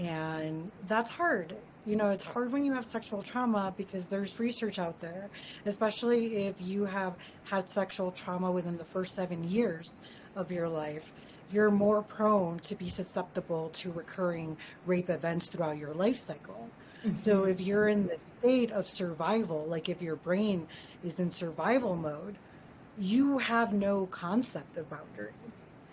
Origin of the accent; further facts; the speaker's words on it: Chicago, Illinois, United States; Originally, I'm born and raised in Chicago, city proper.